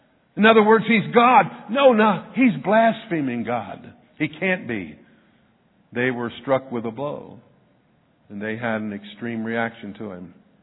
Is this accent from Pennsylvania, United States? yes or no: yes; Pennsylvania, United States; In just 2 days, I'll be going back to my hometown in Pennsylvania. My dad was a supervisor there for 24 years.